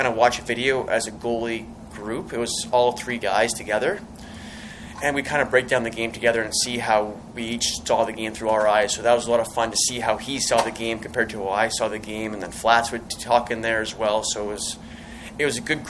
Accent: Edmonton, Alberta, Canada; So I was born in Edmonton, grew up there, and then it's pretty cold in Edmonton in the winters.

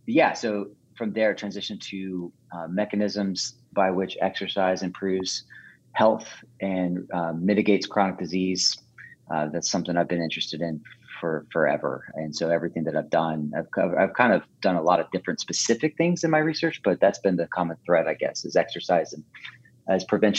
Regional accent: Marietta, Georgia, United States; We all started kind of working out at the local gym there in my hometown, Marietta, Georgia.

